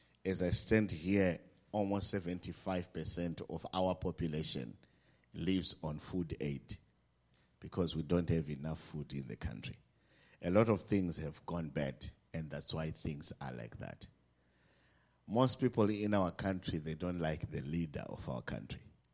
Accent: Zimbabwe; We come from Zimbabwe, and like what Pastor said, we have unemployment at over 90%. And our nation has gone through a lot of hardships.

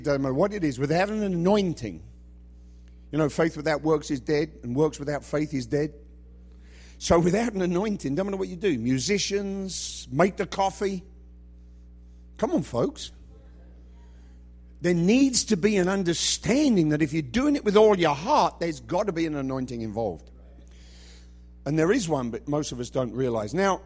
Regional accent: England, United Kingdom; And sorry, I just think that's funny, but I'm English, so what can I tell you?

